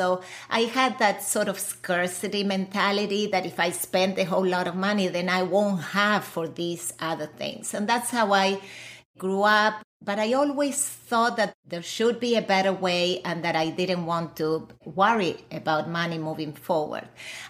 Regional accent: Argentina; You know, I was born and raised in Argentina.

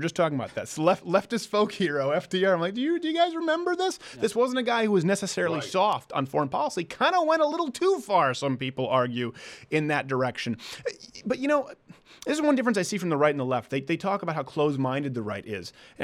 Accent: Canada; I come from Canada where it's a parliamentary system.

